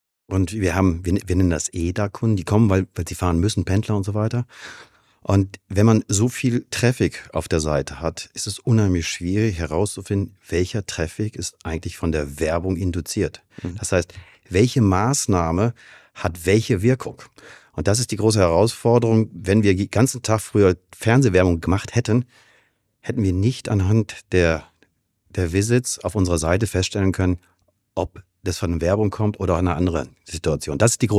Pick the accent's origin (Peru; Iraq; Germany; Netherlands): Germany; Münster, North Rhine-Westphalia; now in Hamburg, Germany; Ich bin jetzt seit 30 Jahren, glaube ich, in Hamburg. Ja? Und man hört schon ein bisschen, dass ich aus dem Norden komme.